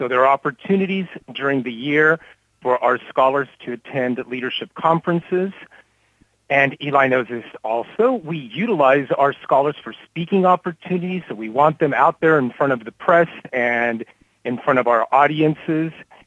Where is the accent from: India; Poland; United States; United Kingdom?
United States; Texas; I grew up in Texas, Mormon, gay, Latino, where many would see a lot of check marks against you.